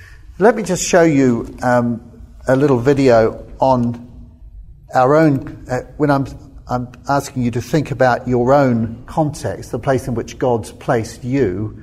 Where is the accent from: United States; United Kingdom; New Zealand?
New Zealand; Being a New Zealander and a surgeon, I need to simplify things